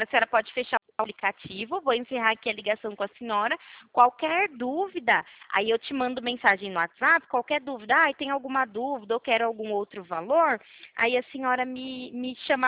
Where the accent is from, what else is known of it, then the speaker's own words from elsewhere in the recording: São Paulo, Brazil; Isso, daqui mesmo, de São Paulo.